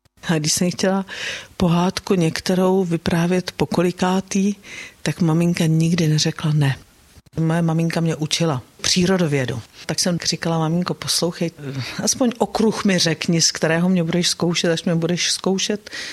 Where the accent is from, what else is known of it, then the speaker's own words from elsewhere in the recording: Tábor, South Bohemian Region, Czechia; born there; Narodila jsem se v Táboře.